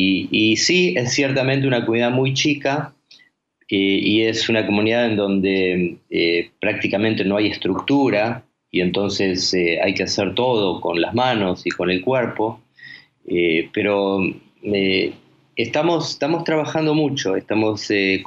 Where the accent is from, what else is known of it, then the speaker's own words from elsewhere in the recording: Argentina; now in Costa Rica; Judy y yo estamos hace 2 años y medio, vinimos de la Argentina, como se puede escuchar por mi acento, y sí, estamos acá muy felices en este país de la pura vida.